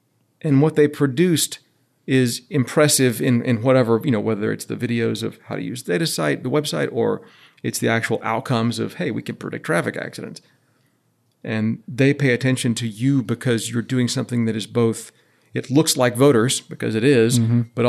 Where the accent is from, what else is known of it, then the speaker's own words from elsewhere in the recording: Alabama, United States; I was going to say 205 because I'm from Alabama, so 205 is an area code.